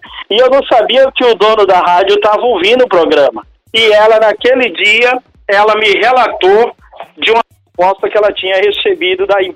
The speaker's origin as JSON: {"language": "Portuguese", "region": "Bahia", "country": "Brazil", "moved": "yes", "lives_now": "Tramandaí, Brazil", "said": "Eu sou da Bahia, mas hoje eu resido no litoral gaúcho."}